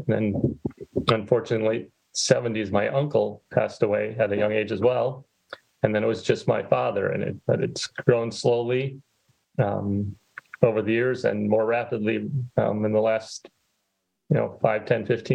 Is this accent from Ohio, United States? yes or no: no; Manitowoc, Wisconsin, United States; also born or lived in Chicago / Baltimore; I grew up in Manitowoc, went to school, high school at Lincoln, went to college in Chicago, worked in Chicago, then Baltimore, Washington area for a while, then back to Chicago for a few years.